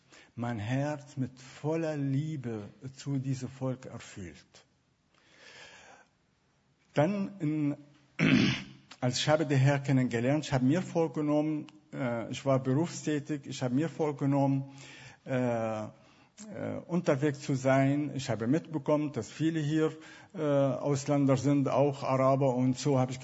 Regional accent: Damascus, Damascus Governorate, Syria; German is a second language; ich komme aus Damaskus.

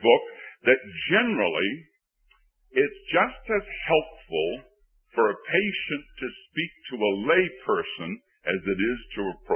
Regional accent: Somerville, Massachusetts, United States; I was brought up in Somerville.

